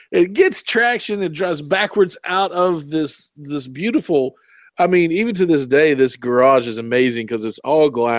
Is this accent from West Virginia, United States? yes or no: yes; West Virginia, United States; Oh man, you don't know how many I saw these growing up in Southern West Virginia